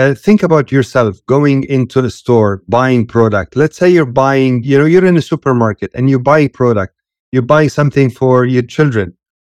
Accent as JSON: {"language": "English", "country": "Lebanon", "tie": "born or raised there", "also_born_or_lived": "Italy / Saudi Arabia", "moved": "as an adult", "lives_now": "Dubai, United Arab Emirates", "said": "So the first 20 years of my life, I grew up in Lebanon and then went to Italy where I studied and worked and went here to Saudi Arabia to United Arab Emirates where I met my wife and settled."}